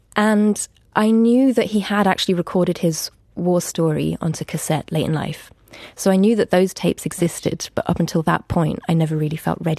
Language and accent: English; Berlin, Germany; our home growing up in Berlin.